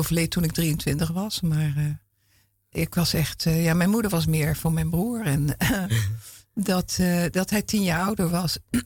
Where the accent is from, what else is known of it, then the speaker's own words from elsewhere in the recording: Halfweg, North Holland, Netherlands; En ik kwam dus van Halfweg. En daar had je de suikerfabriek.